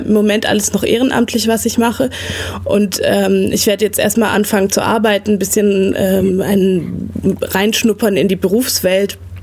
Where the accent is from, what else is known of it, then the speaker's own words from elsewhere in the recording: Tübingen, Baden-Württemberg, Germany; also born or lived in Filderstadt; Also ich bin 24 Jahre alt und geboren bin ich in Filderstadt, in der Filderklinik, wie das so für Waldorf-Babys quasi ganz üblich ist, weil meine Eltern waren so ein bisschen in der Waldorf-Bewegung. Und in Tübingen war ich dann auch auf der Waldorfschule